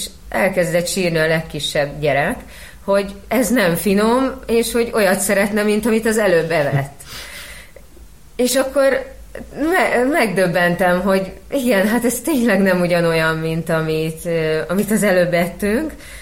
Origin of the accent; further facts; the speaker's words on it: Piliscsaba, Pest, Hungary; moved away as an adult; now in Budapest, Hungary; Én Pülis Csabán éltem 25 évet, aztán, amikor férjhez mentem, akkor beköltöztünk a városba, Budapestre, ráadásul a város közepére, az első kerületbe